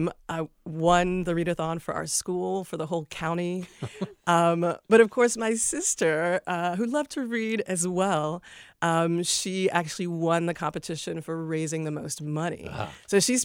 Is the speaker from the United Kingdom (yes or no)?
no; Ile-Ife, Osun, Nigeria; also born or lived in Miami, United States; So I was born in Miami, spent my first few years there, and then when I was getting ready to start first grade, we moved to Ile-Ife, Nigeria